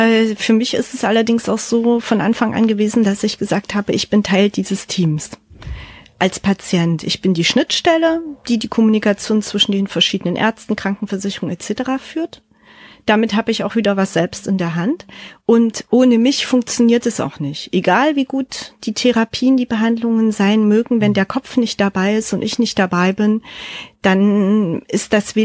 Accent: Leipzig, Saxony, Germany; Mittlerweile kenne ich meine Heimat Leipzig von einer ganz anderen Seite und auch Ecken, wo ich vorher nie war.

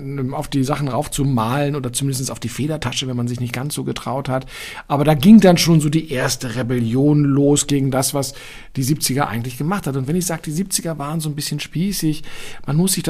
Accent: Berlin, Germany; in den 70ern, bis ich dann 14 geworden bin, ich bin aufgewachsen in Eichkamp. Eichkamp ist so eine lustige kleine Siedlung hinter der damaligen Deutschlandhalle.

